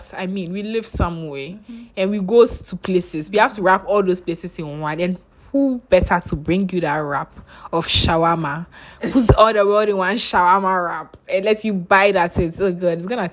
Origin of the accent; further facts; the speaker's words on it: Ghana; Then from there, we got used to it. As Ghanaian as we are.